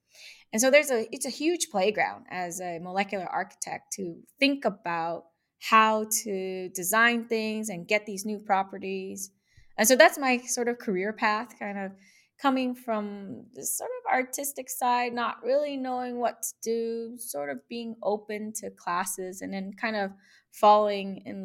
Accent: San Jose, California, United States; I grew up in San Jose, California. My mom did middle school, my dad did high school, immigrants

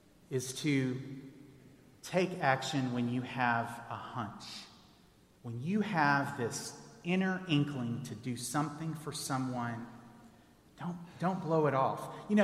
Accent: Texas, United States; I grew up in Texas, and I listened to a lot of … back in the day.

